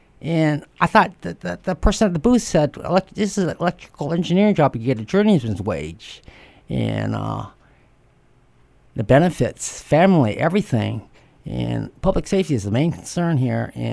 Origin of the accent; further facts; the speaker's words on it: Seattle, Washington, United States; I come from Rainier Beach. I'm a Rainier Beach kid, hood rat